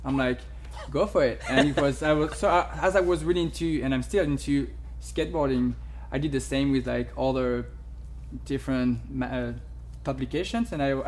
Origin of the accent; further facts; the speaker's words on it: Cannes, Provence-Alpes-Côte d'Azur, France; accent: French; English is a second language; So I'm French, as you can hear with my accent. I'm from Cannes, which is the east south of France.